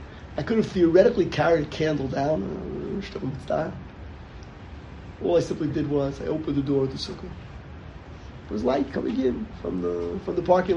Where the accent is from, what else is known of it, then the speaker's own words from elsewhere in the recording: Riverdale, New York, United States; I grew up in Riverdale.